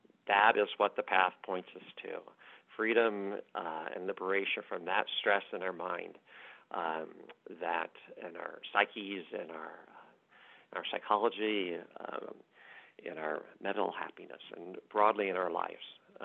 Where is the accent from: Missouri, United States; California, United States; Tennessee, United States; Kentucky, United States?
Missouri, United States; Kansas City; So I grew up in Kansas City, Missouri, in the 1960s and 70s.